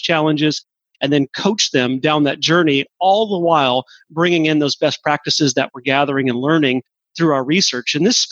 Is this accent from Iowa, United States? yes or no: no; Seattle, Washington, United States; I was in that channel for an extended period of time, but for the most part, I was raised in Seattle.